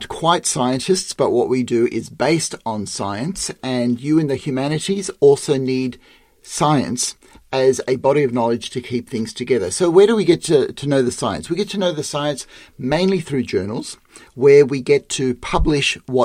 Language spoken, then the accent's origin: English; Sydney, New South Wales, Australia; And I'm from Sydney, Australia.